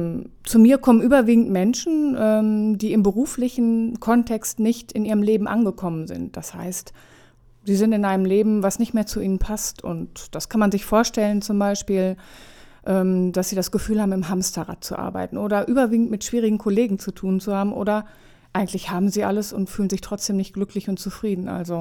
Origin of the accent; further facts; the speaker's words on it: North Rhine-Westphalia, Germany; ich bin vor gut zwei Jahren hier in die Gegend gezogen. Ich komme aus Nordrhein-Westfalen